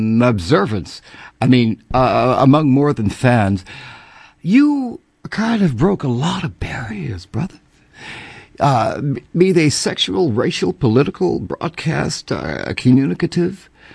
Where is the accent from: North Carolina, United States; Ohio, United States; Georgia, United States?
North Carolina, United States; Down in my home country.